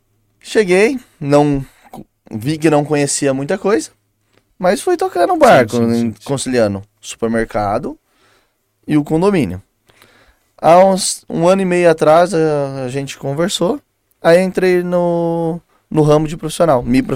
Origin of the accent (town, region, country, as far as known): Santa Bárbara, São Paulo, Brazil; born or raised there; also born or lived in Colina